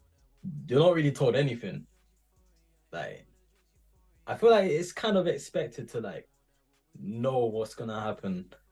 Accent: Ghana; let me just talk about being Ghanaian and being black, innit?

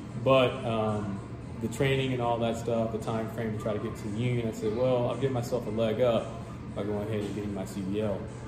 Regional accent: Louisiana, United States; But I'm originally from the South. I grew up in Louisiana. So I moved back home about 3 years ago

